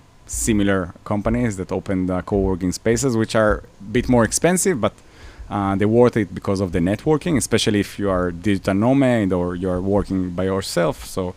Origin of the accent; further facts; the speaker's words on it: Israel; also born or lived in Mexico City; and after 6 months, we moved back to Israel. I'm Israeli. Like, my parents just been there for a few years. Now for the past 7 years, I'm living in Tel Aviv. Recently, I just left the center of the city.